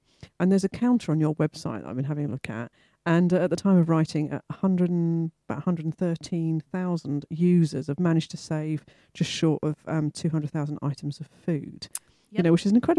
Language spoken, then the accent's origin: English; London, United Kingdom; I come from London. I didn't used to have a garden, so it's still like a bit of magic to me.